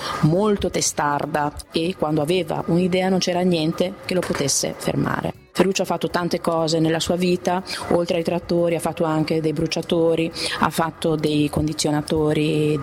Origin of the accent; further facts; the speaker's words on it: Sant'Agata, Emilia-Romagna, Italy; Io sono nata anche qui a Sant'Agata e diciamo che sono nata proprio con le Lamborghini. Ricordo che quando ero ragazzina vedevo sfrecciare questi bolidi